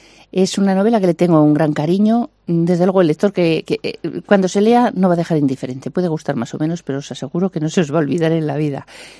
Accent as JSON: {"language": "Spanish", "town": "Soria", "region": "Castile and León", "country": "Spain", "said": "Yo soy de Soria, que tenemos ya frío, estamos con los edredones y las mantas."}